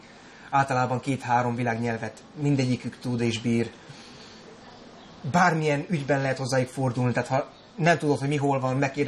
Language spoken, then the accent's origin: Hungarian; Tiszabecs, Szabolcs-Szatmár-Bereg, Hungary; now in Geneva, Switzerland; Itt élek közel egy éve, itt tanulok, de soha nem felejtem el azt, hogy honnan származom, hiszen egy kis magyarországi faluból, Tiszabecsről jöttem.